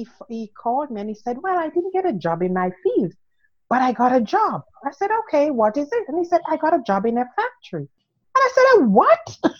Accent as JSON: {"language": "English", "country": "Jamaica", "moved": "as an adult", "lives_now": "Canada", "said": "I'm originally from Jamaica."}